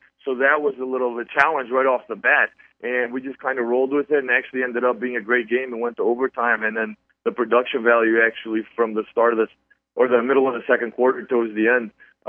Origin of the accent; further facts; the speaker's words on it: Detroit, Michigan, United States; now in Los Angeles, United States; I think I'm a Detroit Lions fan because I grew up in Detroit, so I'm a Lions fan all the way.